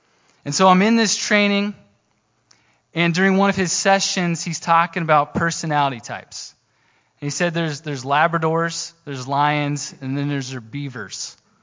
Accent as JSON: {"language": "English", "region": "Kansas", "country": "United States", "tie": "born or raised there", "also_born_or_lived": "Idaho", "lives_now": "Kodiak, United States", "said": "We grew up in Kansas. We were last in Idaho."}